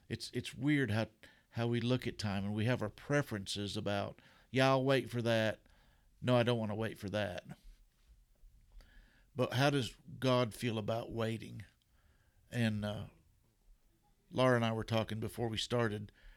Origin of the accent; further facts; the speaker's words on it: Kentucky, United States; Are we calling counties? I'm from Jessamine County.